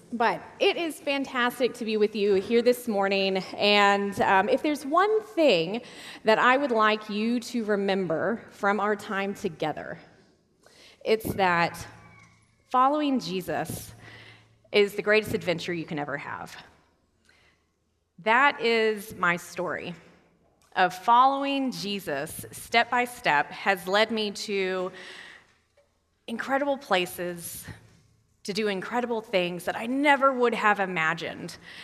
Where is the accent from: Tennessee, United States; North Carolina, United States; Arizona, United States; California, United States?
Tennessee, United States; now in Washington, United States; I'm coming to you by Washington, D.C., but I grew up in East Tennessee, and so it is really wonderful to be back here in the South together.